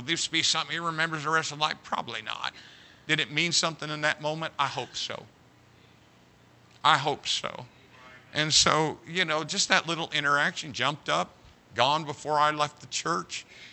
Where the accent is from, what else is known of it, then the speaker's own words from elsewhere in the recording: Indiana, United States; I'm from Indiana.